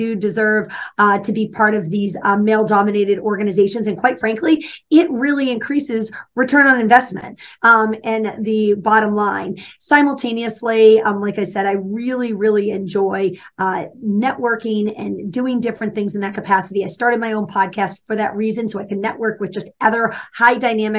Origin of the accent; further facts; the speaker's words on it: Massachusetts, United States; I am originally from Massachusetts.